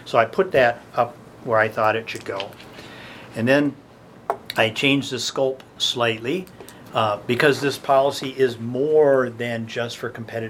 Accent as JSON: {"language": "English", "town": "Springfield", "country": "United States", "tie": "born or raised there", "said": "In my hometown of Springfield, Wagner Bus Service ran for 35 years."}